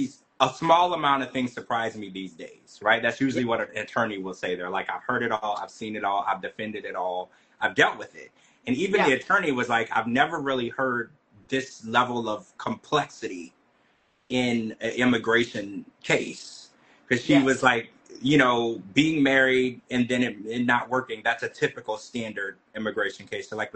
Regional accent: Louisiana, United States; Because I know in some states, I'm from Louisiana, and I know there's a certain type of marriage

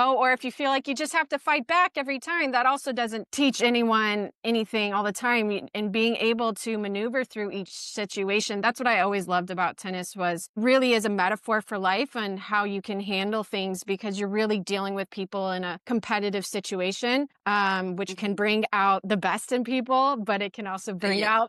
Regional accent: Florida, United States; I remember sometimes when I played in the juniors growing up in Florida and the cheating was horrible.

